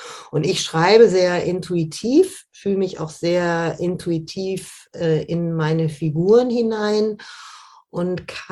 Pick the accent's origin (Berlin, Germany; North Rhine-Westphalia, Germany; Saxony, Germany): North Rhine-Westphalia, Germany; Düsseldorf; Ich bin in Düsseldorf aufgewachsen, im Rheinland, gar nicht so weit weg von auch Cornelia Funkes Aufwachsort.